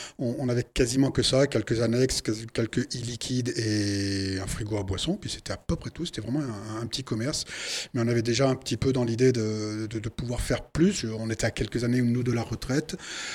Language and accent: French; Clermont-Ferrand, Auvergne-Rhône-Alpes, France; now in Voiron, France; Alors, je suis sur le Pays Voironnais depuis une trentaine d'années maintenant. Personnellement, je suis auvergnat, de Clermont-Ferrand, donc belle région également.